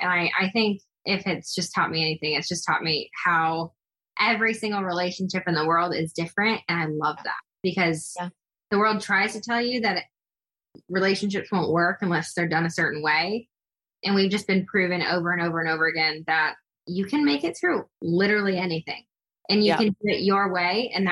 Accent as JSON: {"language": "English", "town": "Des Moines", "region": "Iowa", "country": "United States", "tie": "born or raised there", "said": "people and it's where I grew up. It's every memory that I had up until I was, 18 years old. And I just miss my hometown. I miss the people."}